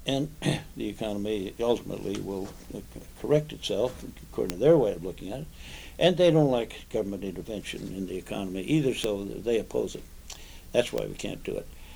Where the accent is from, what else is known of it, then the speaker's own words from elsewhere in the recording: West Coast, United States; I came from the West Coast, and by the time I got here, I'd already done that one book